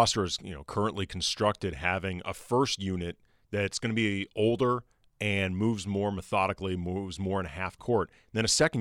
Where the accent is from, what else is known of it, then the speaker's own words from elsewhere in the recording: St. Louis, Missouri, United States; because we grew up in St. Louis, for people who don't know